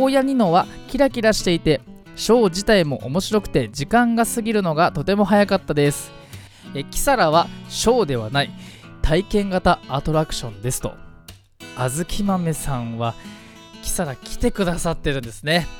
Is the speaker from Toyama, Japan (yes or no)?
no; Fujisawa, Kanagawa, Japan; この番組は藤沢出身の俳優タレントとして活動する